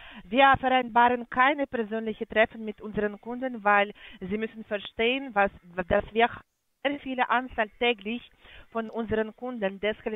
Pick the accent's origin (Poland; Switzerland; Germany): Poland; now in Strasbourg, France; ich komme ursprünglich aus Polen.